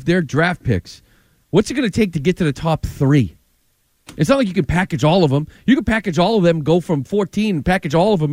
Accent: Indiana, United States; And you know what? I'm from Indiana.

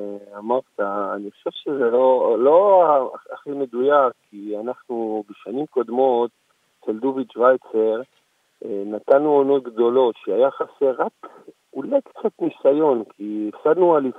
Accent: Jerusalem, Jerusalem District, Israel; born there; נולדנו פה ותמיד נשאר ירושלים.

